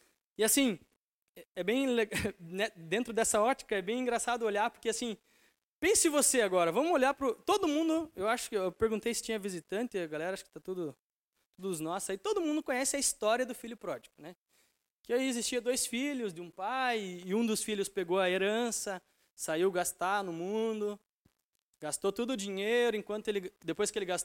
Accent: Rio Branco, Acre, Brazil; E, bom, eu sou de Rio Branco, nunca tive costumes assim, tipo etiqueta.

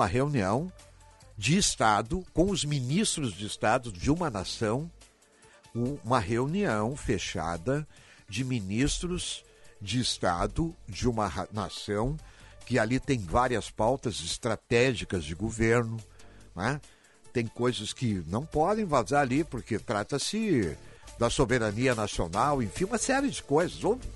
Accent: Brazil; eu sou brasileiro e faço jornalismo em cima de fatos e da verdade

